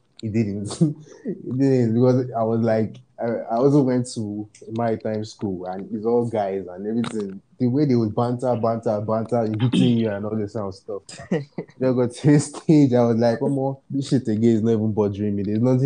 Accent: Akwa Ibom, Nigeria; Because when you tell them, okay, I'm from Akwa Ibom

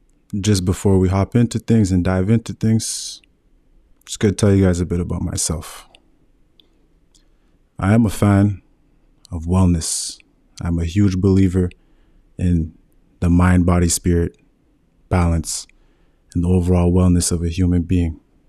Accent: Ottawa, Ontario, Canada; I am an Afro-Indigenous male residing out of Ottawa, Canada, born and raised in Ottawa.

